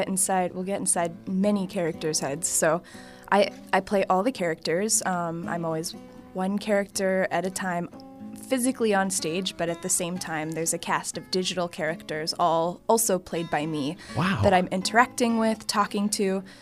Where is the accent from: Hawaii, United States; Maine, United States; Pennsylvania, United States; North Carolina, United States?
Pennsylvania, United States; Pittsburgh; Yeah, I'm actually from Pittsburgh. I grew up in the South Hills, and then I stayed here for school. And now I live in Lawrenceville, and I'm happy to be here.